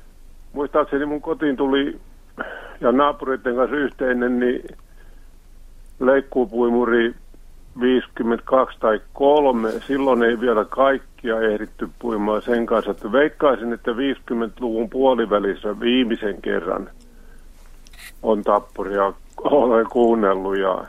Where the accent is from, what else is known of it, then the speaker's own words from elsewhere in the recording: Kiukainen, Satakunta, Finland; No, lapsuuteni vietin Satakunnassa Kiukaisissa, ihan maatalon poikana, sotien välillä syntynyt.